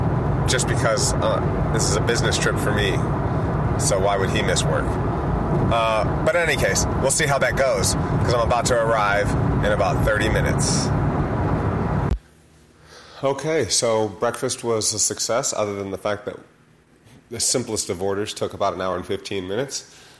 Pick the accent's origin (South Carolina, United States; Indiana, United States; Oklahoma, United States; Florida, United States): Florida, United States; Jacksonville; I'm driving to go see my best friend from my hometown in Jacksonville, Florida.